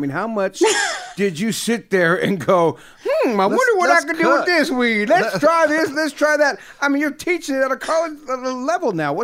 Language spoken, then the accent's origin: English; California, United States; growing up in the Bay Area